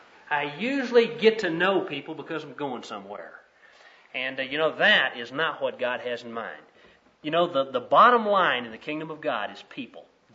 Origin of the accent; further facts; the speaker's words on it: the South, United States; Now, I'm from the South, and I spent a good bit of time down in Oklahoma, and one of the things about the people in the South is they talk fast.